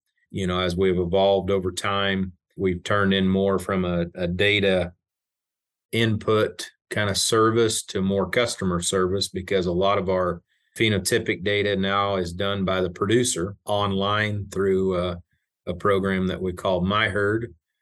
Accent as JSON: {"language": "English", "region": "Kansas", "country": "United States", "tie": "born or raised there", "said": "I grew up in South Central Kansas on a grain and cow-calf ranch, and my family still operates that ranch today with my granddad and uncle and dad and their families."}